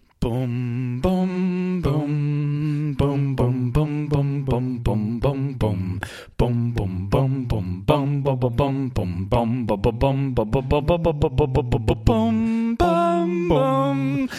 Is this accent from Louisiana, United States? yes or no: yes; Baton Rouge, Louisiana, United States; I'm from Baton Rouge. Like I went to seminary in New Orleans.